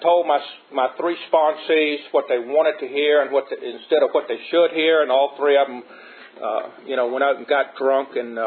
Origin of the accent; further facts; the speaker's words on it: Culpeper, Virginia, United States; I am a local person. I was raised in Culpeper and moved to Madison 2 years ago.